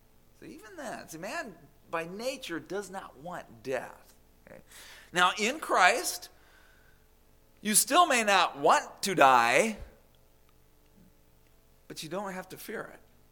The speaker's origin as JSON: {"language": "English", "town": "Phoenix", "region": "Arizona", "country": "United States", "tie": "born or raised there", "said": "I grew up in Maryville, a part of Phoenix, Arizona. Mostly lower middle class, and all of us boys grew up settling our problems with our fists."}